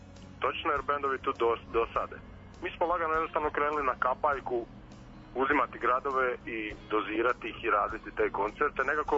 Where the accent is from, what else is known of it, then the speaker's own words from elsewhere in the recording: Split, Split-Dalmatia County, Croatia; also born or lived in Sinj; Ja sam rođen u Sinju i cijeli život živio u Splitu.